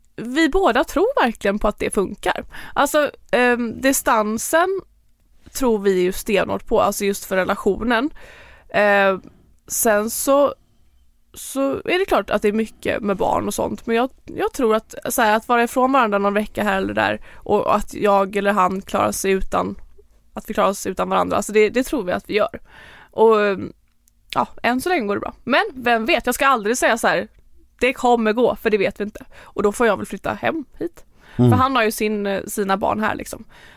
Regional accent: Lerum, Västra Götaland County, Sweden; now in Marbella, Spain; Mellan Alingsås och Göteborg. Men för där är min familj och där är jag uppvuxen och hela min familj och släkt bor där.

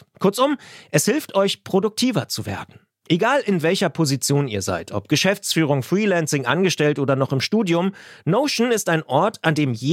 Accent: Potsdam, Brandenburg, Germany; nach dem Abitur hast du dann in meiner Heimatstadt Potsdam übrigens ein Informatikstudium angefangen

